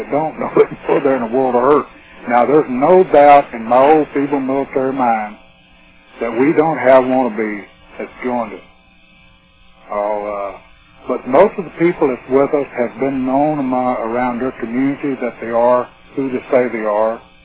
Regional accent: Texas, United States; I've lost Spanish I used to speak because I'm from South Texas.

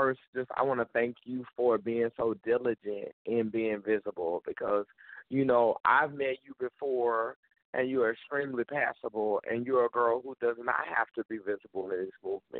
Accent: Louisiana, United States; I'm representing from that boot, the good Louisiana. You know, I was born in the Crescent, but I was raised in the woods and the whole boot is my hood.

